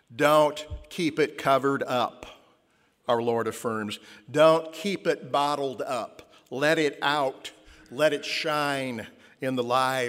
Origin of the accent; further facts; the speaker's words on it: Iowa, United States; I apologize for my home state of Iowa